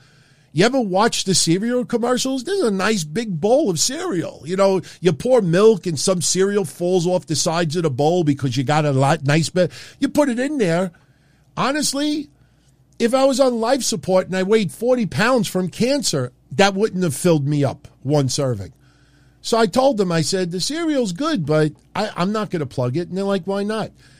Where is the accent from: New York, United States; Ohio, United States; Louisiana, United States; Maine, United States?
New York, United States; listen, I'm from New York, so I'm a little biased about New York fans